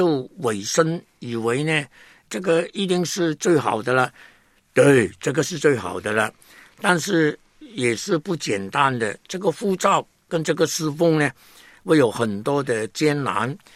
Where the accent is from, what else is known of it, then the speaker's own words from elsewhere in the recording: Hong Kong; 因为我是一个香港人，跟内地呢好像根本完全没有关系。